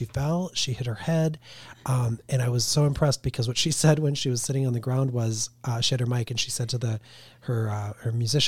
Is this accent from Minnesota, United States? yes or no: yes; Minneapolis, Minnesota, United States; Yeah, Minnesota. Really one of the most amazing cities in the world, I think.